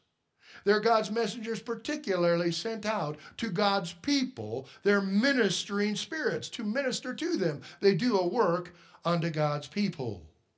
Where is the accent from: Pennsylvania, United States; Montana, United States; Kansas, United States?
Montana, United States; Lewistown; And I say, well, we're from Lewistown.